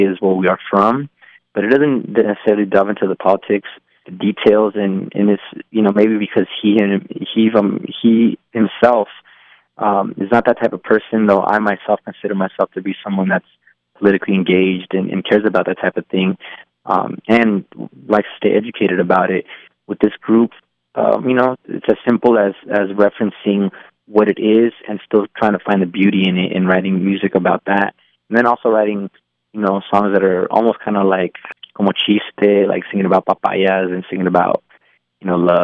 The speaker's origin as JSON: {"language": "English", "region": "California", "country": "United States", "said": "And we're from Southern California, removed from a lot of these places where this music was created"}